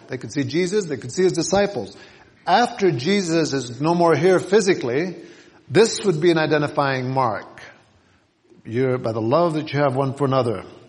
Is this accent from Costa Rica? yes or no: yes; Costa Rica; English is a second language; So I grew up in Costa Rica, 8th grade education, and I say I grew up in the bushes, and I did not learn English.